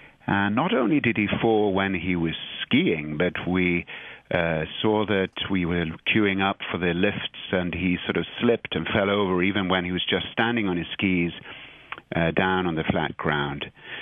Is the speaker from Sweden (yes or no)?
yes; Sweden; So I'm from Sweden, and I grew up in a family with a sister and two parents, and we spent a lot of time in the United Kingdom.